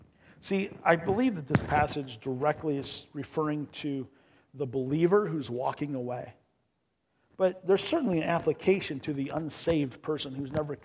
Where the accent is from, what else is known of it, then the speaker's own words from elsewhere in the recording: Midwest, United States; I grew up in the Midwest, and I always thought it was hot here with the humidity. And then when we moved to Kansas for 6 years